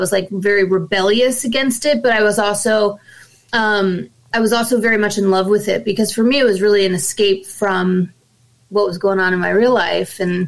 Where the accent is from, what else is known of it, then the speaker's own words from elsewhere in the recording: Asbury Park, New Jersey, United States; We're from Asbury Park, New Jersey.